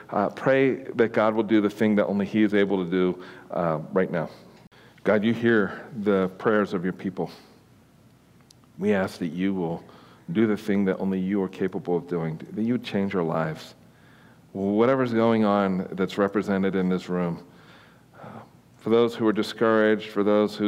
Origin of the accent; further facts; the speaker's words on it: East Coast, United States; moved away as an adult; I was very green from the East Coast.